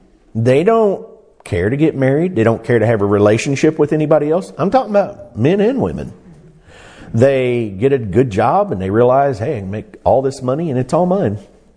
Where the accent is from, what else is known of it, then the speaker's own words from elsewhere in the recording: United States; I'm an American because I live in America with 380 something million other Americans. It's where I'm from.